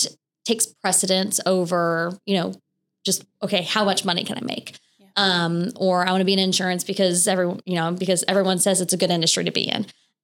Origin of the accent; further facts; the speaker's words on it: Memphis, Tennessee, United States; But yeah, no, I grew up in the Memphis area for the most part and went away for college and came back